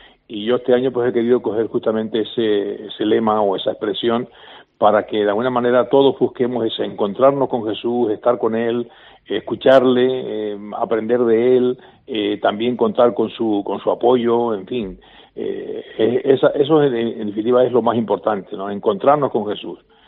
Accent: Breña Alta, Canary Islands, Spain; sobre todo las vivencias en mi pueblo en Breña Alta, en la isla de La Palma, pues siempre, pues todos los años vivíamos con la familia la Semana Santa

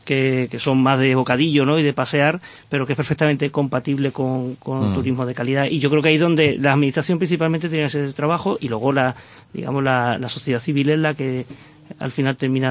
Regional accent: Málaga, Andalusia, Spain; los usuarios de las terrazas somos los malagueños principalmente

